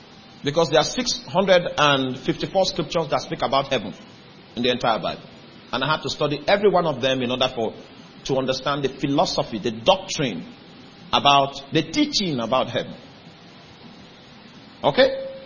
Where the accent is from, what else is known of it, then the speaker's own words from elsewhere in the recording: Lagos, Nigeria; Let me tell you where I'm coming from. I'm coming from Lagos. The name of the place where I'm coming from is called Lagos.